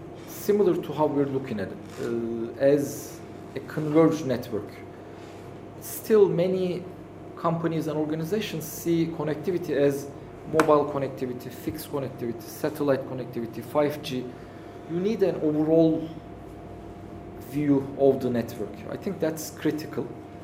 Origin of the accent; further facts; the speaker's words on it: Turkey; English is a second language; now in Malaysia; I mean, I'm coming from Turkey. We are quite homogeneous. So when I came here, I never felt as a foreigner because so much diversity.